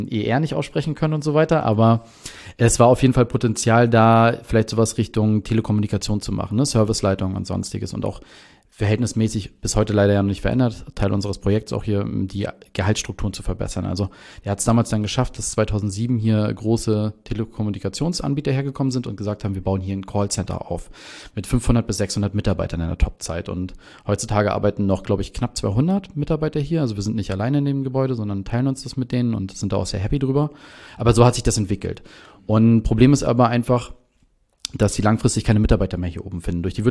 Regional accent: Bergen, Mecklenburg-Vorpommern, Germany; interessanterweise auf Rügen wurde jeder früher in Bergen geboren. Genau. Also dementsprechend ist eigentlich jeder ist Bergner. Ich habe da aber nur 10 Jahre gewohnt

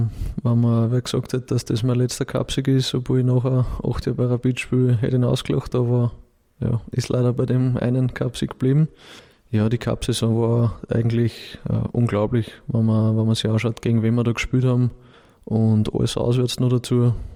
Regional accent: Linz, Upper Austria, Austria; ich bin am Land aufgewachsen, würden alle Wiener sagen, habe ich oft gehört, in Urfa, so ein Stadtteil von Linz, bin ich aufgewachsen und ja, schöne Kindheit gehabt.

